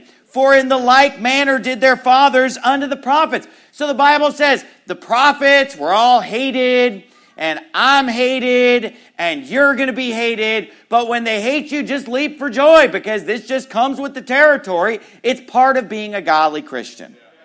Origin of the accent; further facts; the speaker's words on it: Sacramento, California, United States; it's good to be preaching in my hometown, Sacramento, California, where I was born and raised, to have my family here, lots of old friends.